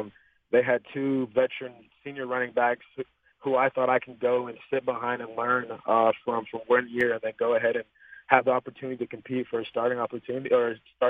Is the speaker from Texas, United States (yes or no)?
yes; Texas, United States; Yeah, I grew up in Texas my whole life. And so I've always wanted to get out of the state of Texas